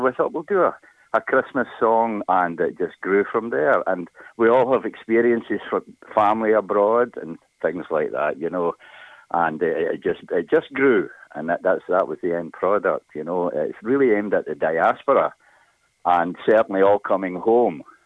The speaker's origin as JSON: {"language": "English", "region": "Scotland", "country": "United Kingdom", "moved": "yes", "lives_now": "Ireland", "said": "being a Scot, living in Ireland now for 25 years"}